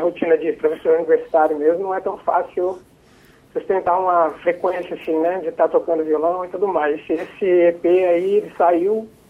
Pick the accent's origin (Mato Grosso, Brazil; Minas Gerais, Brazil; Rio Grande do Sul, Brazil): Mato Grosso, Brazil; Cuiabá; eu morava na região do CPA, e aí em Cuiabá, né? Nasci em Cuiabá.